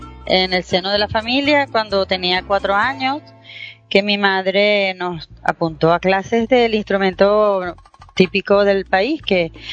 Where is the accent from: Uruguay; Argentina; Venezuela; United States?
Venezuela; porque yo también soy española, o sea, soy venezolana y española